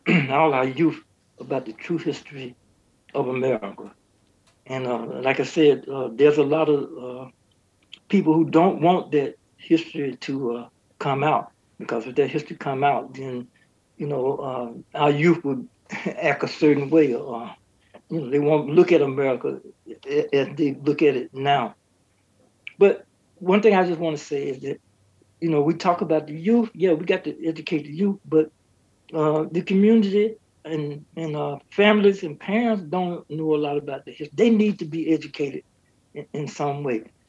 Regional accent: Georgia, United States; Well, I grew up in the South. I'm from Georgia, and I was down there during the era of Jim Crow.

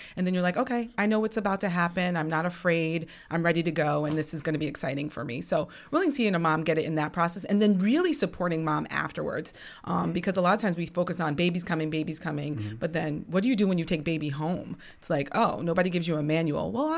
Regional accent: Saratoga Springs, New York, United States; also born or lived in Port Jervis, New York; I was raised in Saratoga Springs, New York.

